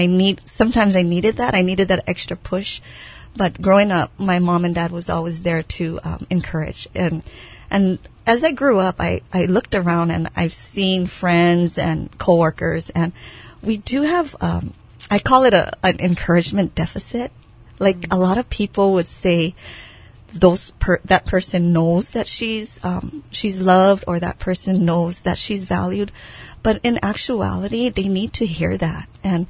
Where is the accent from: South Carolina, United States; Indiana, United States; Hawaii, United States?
Hawaii, United States; Kauai; I grew up on the island of Kauai. I'm part of a large family, and most of them lived on Kauai.